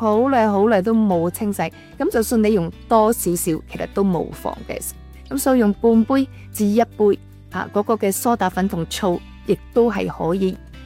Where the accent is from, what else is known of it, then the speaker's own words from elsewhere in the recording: China; 我哋中国人嘅烹调嘅方式咧，都会比较多嘅油烟啦